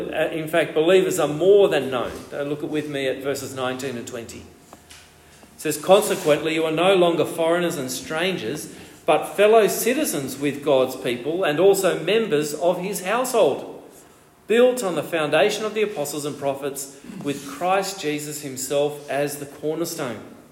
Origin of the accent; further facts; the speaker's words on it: Australia; Oh, I'm an Aussie too. Where are you from? Where do you live? We get this immediate bond, don't we, with someone who is a fellow citizen. We come from the same country.